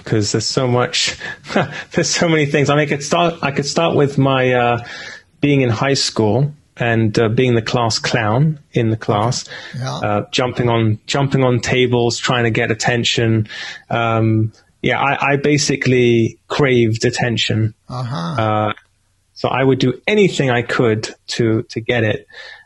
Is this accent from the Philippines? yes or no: no; United Kingdom; now in Israel; Well, I am living in Israel, but I'm not American. I'm British.